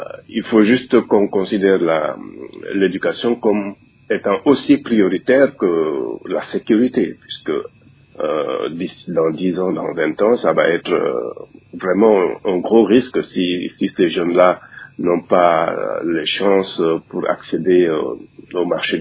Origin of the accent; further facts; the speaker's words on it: Senegal; j'ai l'impression d'être au Sénégal, qui est mon pays d'origine.